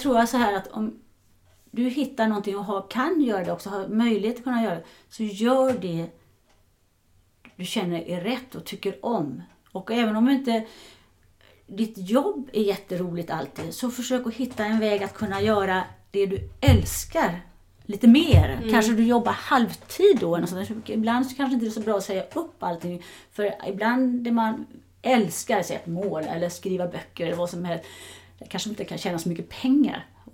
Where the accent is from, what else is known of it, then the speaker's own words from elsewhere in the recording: Sweden; eftersom jag är svensk.